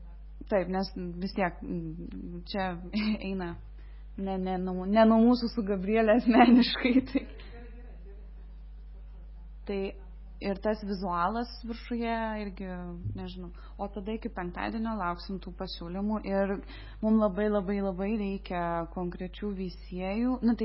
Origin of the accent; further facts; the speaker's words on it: Lazdijai, Alytus County, Lithuania; now in Vilnius, Lithuania; Esu iš Lazdijų, bet gyvenu Vilniuje, tai ir jeigu pamatysiu tą anketą, tai pildysiu kaip Lazdijietė ir ten Veisiejietė.